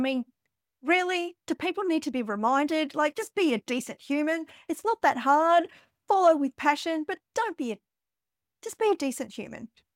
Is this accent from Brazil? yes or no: no; Australia; Of course, bias again, being Australian.